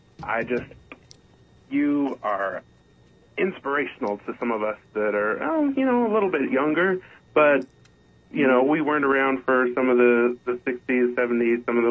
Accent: Wyoming, United States; I'm from Wyoming

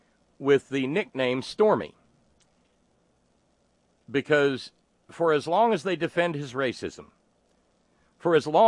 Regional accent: Colorado, United States; born there; I know what it means, and I was born in Colorado. My father and mother born in the South.

